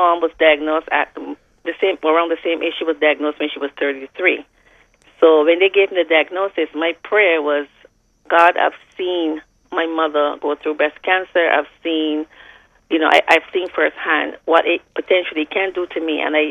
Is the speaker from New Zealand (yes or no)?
no; Barbados; now in New York, United States; I'm in Barbados. I'm home for a few days